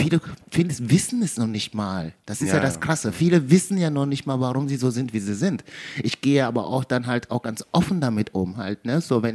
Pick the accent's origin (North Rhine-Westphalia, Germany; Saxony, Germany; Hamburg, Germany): North Rhine-Westphalia, Germany; Hagen; Ja, aber aufgewachsen bin ich in Hagen.